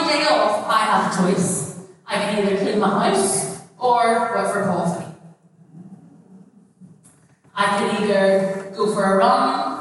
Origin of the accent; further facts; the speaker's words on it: Ireland; I come from Ireland, I come from the countryside